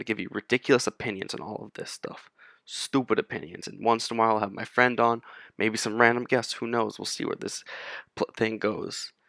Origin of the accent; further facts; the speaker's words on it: New York City, New York, United States; now in Philadelphia, United States; I'm born and raised in New York City. Go to college in Philadelphia at Temple University, and I'm studying film.